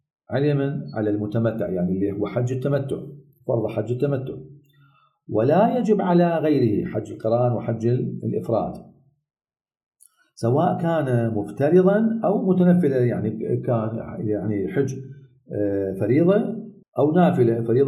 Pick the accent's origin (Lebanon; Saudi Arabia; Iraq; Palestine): Iraq; الكريات الزجاجية المعروفة عندنا بالعراق يسموها الدعبل